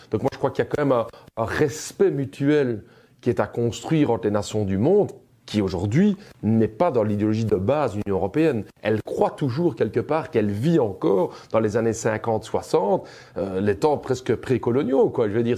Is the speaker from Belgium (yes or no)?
yes; Belgium; Chez nous, en Belgique, c'est un peu la tendance à croire qu'on peut continuer à se mêler des questions africaines.